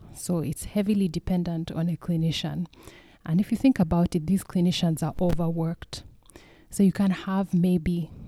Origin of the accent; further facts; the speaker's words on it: Uganda; We're coming from Africa, from Uganda, and I'm going to, Canada.